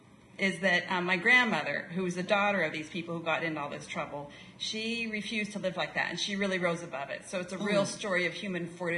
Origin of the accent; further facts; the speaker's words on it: Butte, Montana, United States; And I went to my hometown of Butte, Montana.